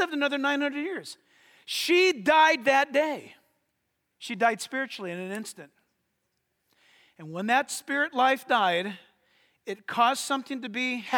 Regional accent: San Diego, California, United States; One of the most beautiful cities in America, outside of my hometown, San Diego, of course, is the most beautiful place in the world.

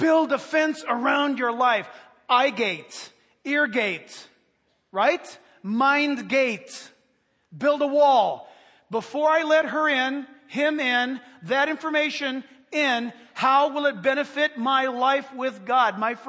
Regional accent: San Diego, California, United States; born there; Sad to say, I was born in San Diego, but I don't know a stitch of Spanish.

